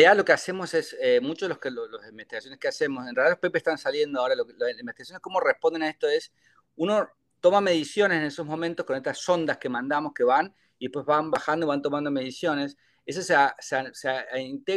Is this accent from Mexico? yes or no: no; Mendoza, Argentina; also born or lived in Germany; now in United States; soy de Mendoza, al lado de Chile, así que casi, casi, está bien, Tony. Estudié, hice mi doctorado en Alemania y ahora vivo en Estados Unidos.